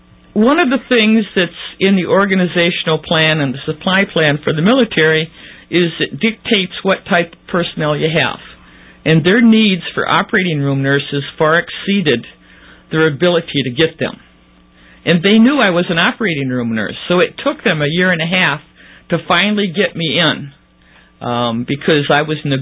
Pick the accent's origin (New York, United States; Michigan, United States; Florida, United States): Michigan, United States; Detroit; I'm from Michigan. Really? What part? The suburbs in Detroit.